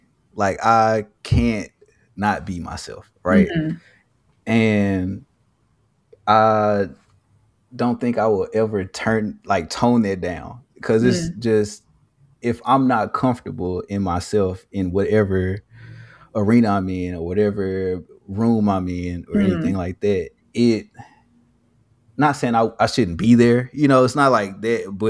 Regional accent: Memphis, Tennessee, United States; born and raised in Memphis, and I went to school at MTSU, which is in Murfreesboro.

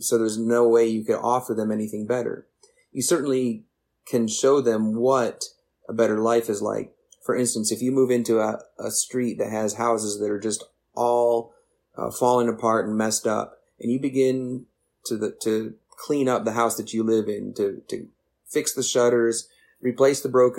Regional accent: Michigan, United States; now in Zephyrhills, United States; I saw this where I grew up in Michigan. We had trailer parks there. Where I live in Zephyr Hills, Florida, we have trailer parks

